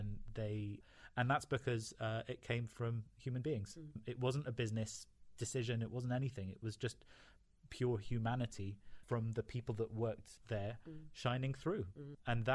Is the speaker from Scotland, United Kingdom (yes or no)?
no; London, United Kingdom; also born or lived in United States; So I'm Lebanese originally, born and raised in London, but... You know, I am an Arab. Both my parents were Lebanese, moved here during the Civil War. My dad was Muslim, my mum Christian. I actually lived in the States during 9/11